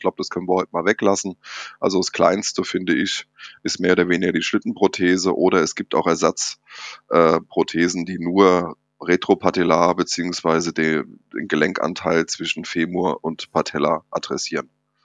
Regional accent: Frankfurt, Hesse, Germany; Ich komme aus Frankfurt, bin dort Chefarzt am Agaplesion-Markus-Krankenhaus seit Dezember 24, war vorher 11 Jahre an der Unfallklinik in Frankfurt.

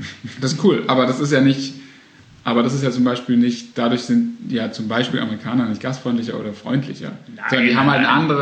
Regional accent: Baden-Württemberg, Germany

